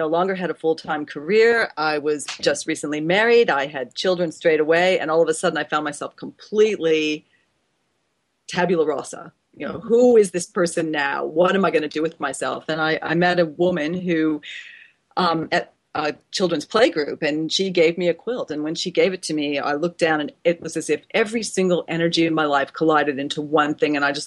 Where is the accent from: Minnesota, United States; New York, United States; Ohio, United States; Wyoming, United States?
Ohio, United States; No, my past life, I grew up in Ohio, which I'm very proud to say